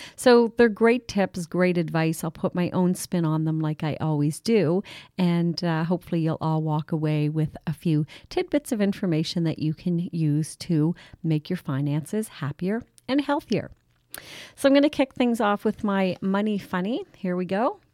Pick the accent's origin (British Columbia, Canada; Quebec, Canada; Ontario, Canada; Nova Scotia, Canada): Nova Scotia, Canada; Head of St. Margaret's Bay; And it reminded me of growing up in Head of St. Margaret's Bay at my dad's garage.